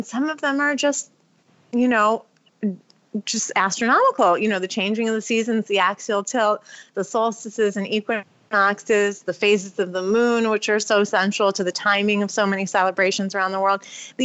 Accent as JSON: {"language": "English", "town": "Ithaca", "region": "New York", "country": "United States", "tie": "born or raised there", "said": "I grew up in Ithaca in upstate New York, but we would go down to the city quite often"}